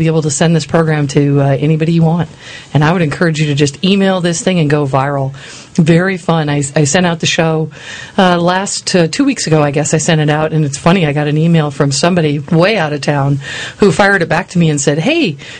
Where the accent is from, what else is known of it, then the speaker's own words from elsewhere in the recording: United States; I'm American.